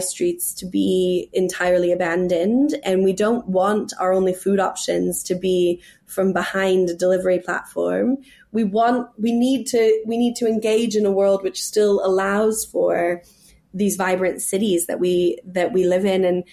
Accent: California, United States; moved away as an adult; when I first left university, I moved to New York City, and I'm from California

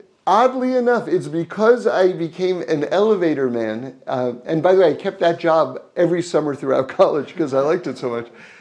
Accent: New York City, New York, United States; So I grew up in New York City, and on 79th Street and Broadway, right in the middle of Manhattan there

